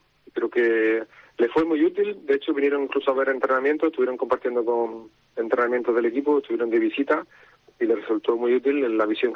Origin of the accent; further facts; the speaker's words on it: Almería, Andalusia, Spain; primero y en gran parte soy de Almería seguro